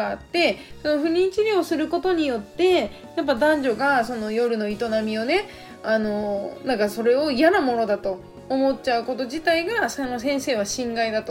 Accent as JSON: {"language": "Japanese", "region": "Fukuoka", "country": "Japan", "tie": "born or raised there", "said": "私故郷が福岡だから私の地元でねやることにすごいあの賛同してくれて"}